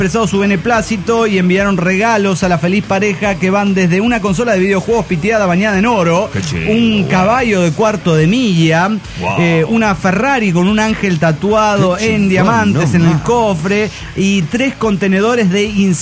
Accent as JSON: {"language": "Spanish", "region": "Santa Fe", "country": "Argentina", "said": "de Santa Fe, Argentina."}